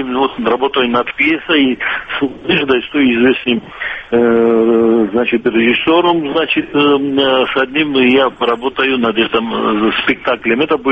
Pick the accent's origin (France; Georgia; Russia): Georgia; Sukhumi, Abkhazia; был несколько лет назад в моем родном городе. Я Сухумский сам.